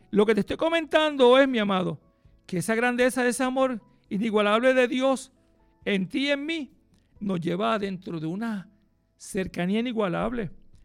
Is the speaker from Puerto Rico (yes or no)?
yes; Puerto Rico; ¿Y qué nos pasa como buenos puertorriqueños? Para última hora lo dejamos.